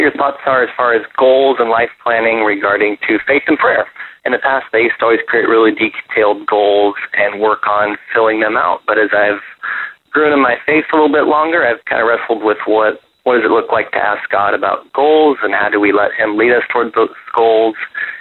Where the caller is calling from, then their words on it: Turlock, California, United States; I'm calling from Turlock, California.